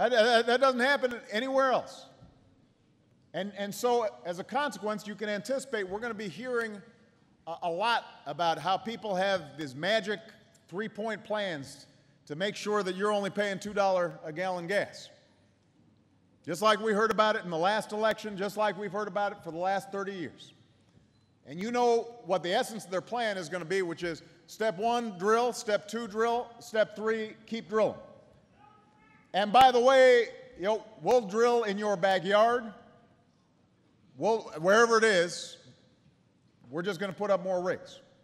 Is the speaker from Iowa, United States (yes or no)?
no; Chicago, Illinois, United States; Now, I am from Chicago. So you know a little snow was not going to keep me away.